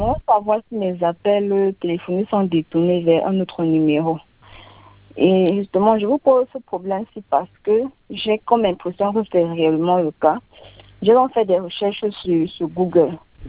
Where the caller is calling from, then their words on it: Douala, Littoral, Cameroon; Je vous appelle depuis la ville de Douala.